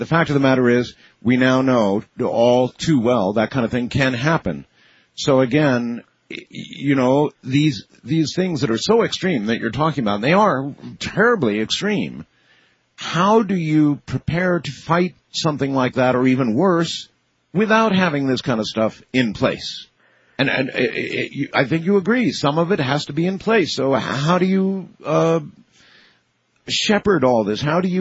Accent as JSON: {"language": "English", "country": "United States", "said": "is so far beyond what I know and feel as an American"}